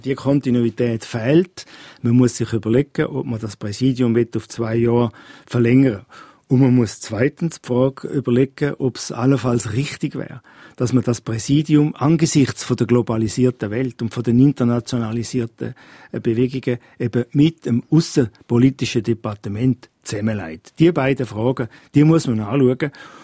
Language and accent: German; Appenzell, Switzerland; ich bin Appenzeller und wenn man mich herausfordert, dann bleibe ich erst recht.